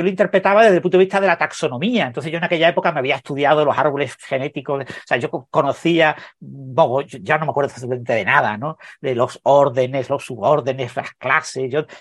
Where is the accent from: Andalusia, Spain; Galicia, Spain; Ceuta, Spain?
Andalusia, Spain; Mijas; born there; yo nací en Mijas, es un pueblo pequeño de la costa sur de Málaga, la costa sur de España.